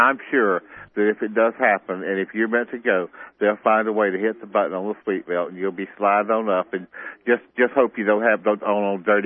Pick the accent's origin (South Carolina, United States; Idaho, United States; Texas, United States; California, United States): South Carolina, United States; he's from my home state. He's from Columbia.